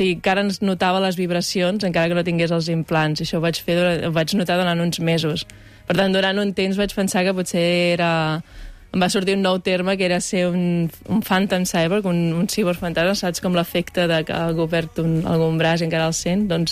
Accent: Catalonia, Spain; som del Maresme i el mar està allà.

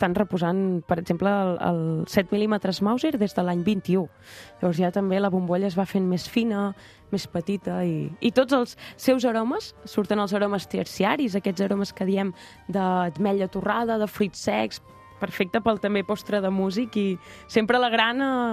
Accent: Catalonia, Spain; I tant, com a catalans i amants dels escumosos.

